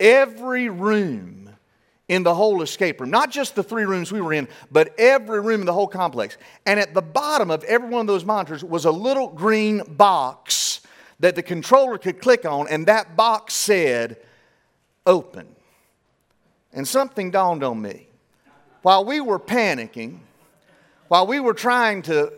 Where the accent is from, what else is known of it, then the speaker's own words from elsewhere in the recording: North Carolina, United States; moved away as an adult; now in Louisiana, United States; I was 25 years old when my wife and I moved from North Carolina, where we're from, and we moved to Louisiana.